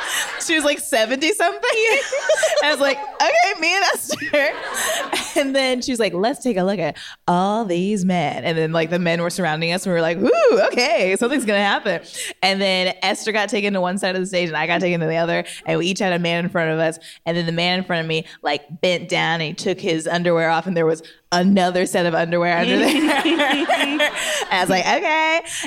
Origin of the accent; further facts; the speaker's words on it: Indianapolis, Indiana, United States; Okay. I'm from Indianapolis, Indiana, and there is a...